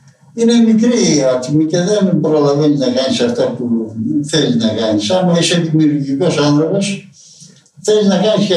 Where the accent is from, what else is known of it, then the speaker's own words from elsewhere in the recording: Araxos, Western Greece, Greece; Μένω πια στο χωριό μου, στον Άραχο.